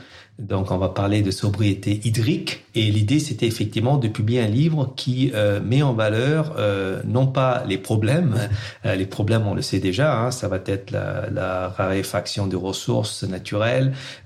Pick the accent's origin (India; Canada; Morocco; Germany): India; Pondicherry, Puducherry; moved away as an adult; also born or lived in United States; now in France; En ce moment, j'habite en France, mais je suis né et j'ai grandi à Pondichéry, une ancienne colonie française dans le sud de l'Inde. Et je suis venu faire mes études supérieures en France entre 1989 et 95. Et ensuite, j'ai immigré aux États-Unis où j'ai vécu 22 ans.